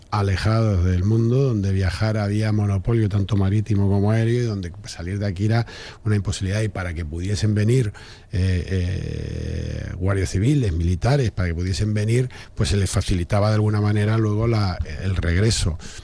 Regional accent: Spain; dado que nosotros somos españoles y viajamos

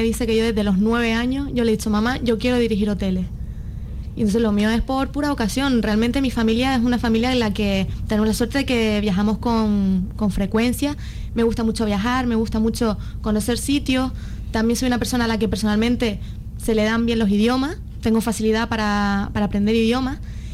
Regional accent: Canary Islands, Spain; mi intención es, a ser posible, pues, trabajar aquí en Gran Canaria o en las islas, dedicarme a mi tierra

